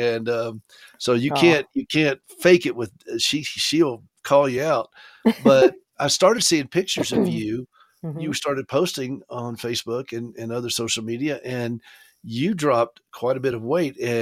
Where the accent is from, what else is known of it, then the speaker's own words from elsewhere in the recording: South Carolina, United States; And both Dale and I were raised in South Carolina, where comfort food is like a premium.